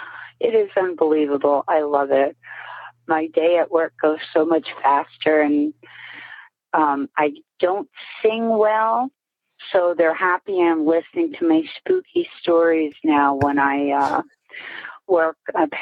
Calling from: Whitehall, Pennsylvania, United States; I'm calling from Whitehall, PA.

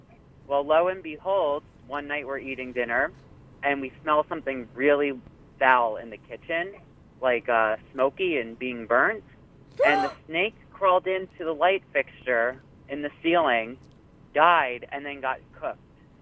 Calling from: Roselle Park, New Jersey, United States; I'm from Roselle Park, New Jersey.

